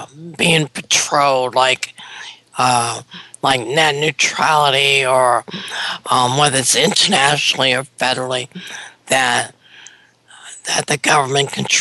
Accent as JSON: {"language": "English", "region": "the South", "country": "United States", "said": "Boy, I'm from the South. I bombard all the names with French accents."}